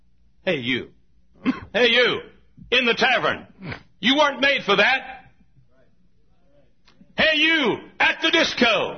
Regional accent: United States; I thank God I'm an American.

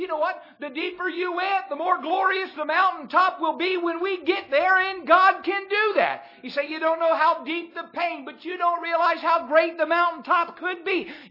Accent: United States; I'm glad I'm an American.

